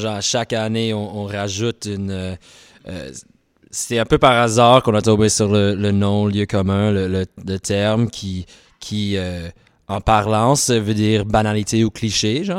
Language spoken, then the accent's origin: French; Nova Scotia, Canada; moved away as an adult; now in Montreal, Canada; je suis sommelier au restaurant Damas. J'ai grandi en Nouvelle-Écosse. J'ai déménagé à Montréal pour faire une maîtrise en philo en 2014.